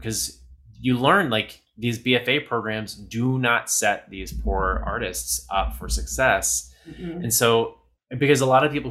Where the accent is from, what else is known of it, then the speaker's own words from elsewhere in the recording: Texas, United States; Sure. I'm originally from Southeast Texas. I grew up down there, but I was very, very young, 6 years old when I was bit by the theater bug.